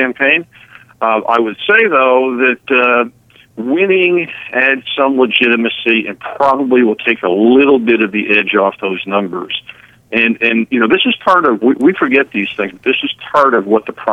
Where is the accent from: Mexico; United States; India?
United States; New Jersey; we are going to have a New Jersey-style election. My home state, when we elect governors